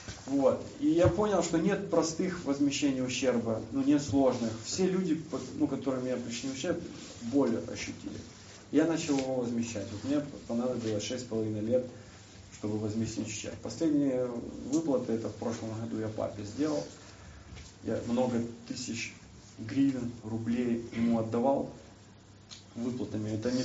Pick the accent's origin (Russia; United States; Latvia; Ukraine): Ukraine; Zaporizhzhia, Zaporizhzhia Oblast; Я специально поехал в Запорожье, в родной город